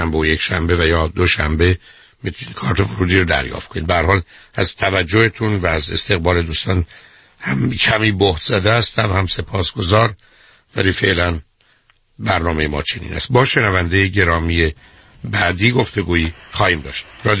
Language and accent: Persian; Iran; moved away as an adult; now in United States; من خودم اومدم امریکا، دو تا فوق لیسانس از ایران داشتم